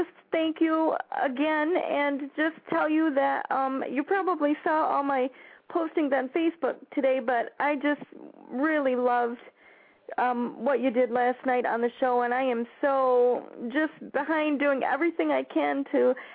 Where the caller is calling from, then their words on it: Mount Pleasant, Michigan, United States; from Mount Pleasant.